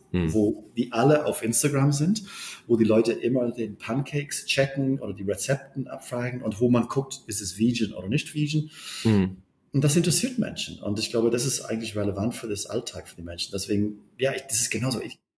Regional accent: Berlin, Germany; Ich bin Berliner

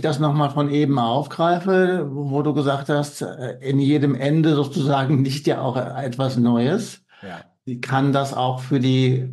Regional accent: Germany; Und wir sind ja gut im Optimieren als Deutsche

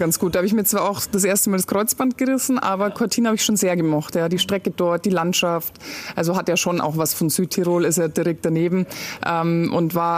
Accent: Garmisch-Partenkirchen, Bavaria, Germany; für mein erstes Weltcuprennen, was ich nämlich dann im Alter von 16 Jahren in Garmisch in meiner Heimat gefahren bin.

